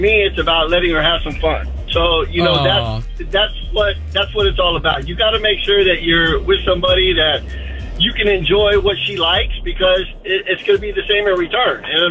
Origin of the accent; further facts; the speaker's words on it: Cocoa, Florida, United States; I'm from Coco.